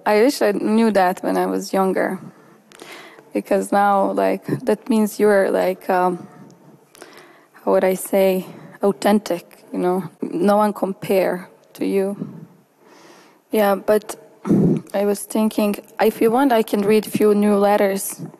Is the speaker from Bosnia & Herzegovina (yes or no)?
yes; Bosnia & Herzegovina; first language Romani; English is a second language; growing up in Bosnia, my first language is Romani language, my mother tongue language. And then, like, we speak Romani Bosnish somehow at home.